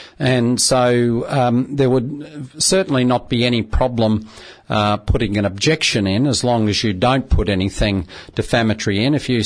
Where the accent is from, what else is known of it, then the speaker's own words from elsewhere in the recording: Burleigh Heads, Queensland, Australia; I mean, I was born and bred in Burleigh Heads, so my earliest recollections of Burleigh are around about the 1960s.